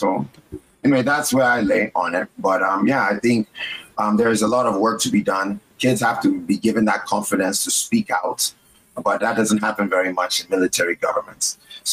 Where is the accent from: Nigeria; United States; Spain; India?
Nigeria; And it's because there is such a thing as Nigerian exceptionalism. And I think that Nigerians need to talk about it like that. So we can also own it a little more and understand why we push our kids.